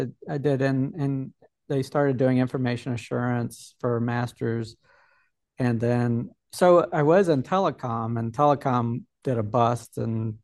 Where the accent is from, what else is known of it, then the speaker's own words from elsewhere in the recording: Austin, Texas, United States; Central around Austin area.